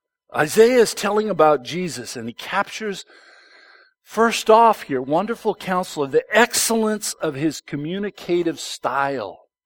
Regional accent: Oakland, California, United States; I grew up in Oakland, and we were Raider fans as kids.

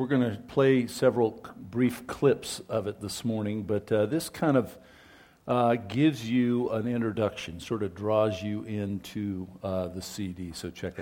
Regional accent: Ireland; You know, I came from Ireland, and my family used to call me...

